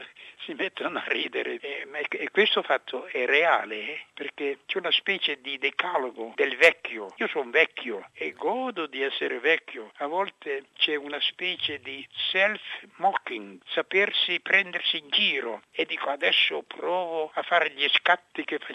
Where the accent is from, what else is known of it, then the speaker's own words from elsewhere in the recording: Emilia-Romagna, Italy; Io vengo da un paese curioso, sa? Io sono romagnolo, Emiliano.